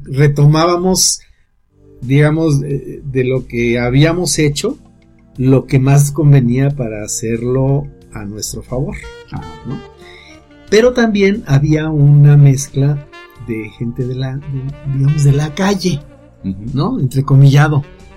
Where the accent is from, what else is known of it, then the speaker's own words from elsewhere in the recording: Mexico; la defensa de nuestros derechos democráticos y constitucionales como ciudadanos mexicanos que somos